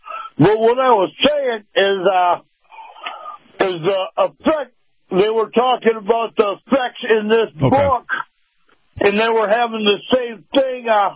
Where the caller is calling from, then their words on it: Sandusky, Michigan, United States; from Sandusky, Michigan.